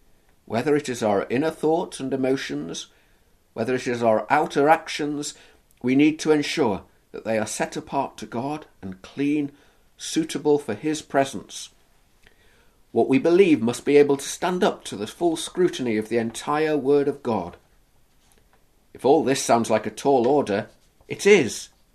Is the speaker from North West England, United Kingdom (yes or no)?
yes; Liverpool, North West England, United Kingdom; I was born and raised in Liverpool, and for that I am truly thankful. In fact, for all but the years of my life, I have lived in Liverpool, so you might have thought I should have had a reasonably strong Scouse accent.